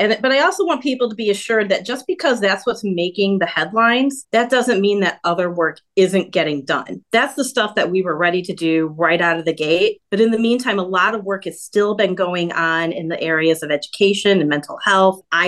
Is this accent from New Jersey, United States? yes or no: no; Northville, Michigan, United States; I'm from Northville. That hospital in Northville was closed.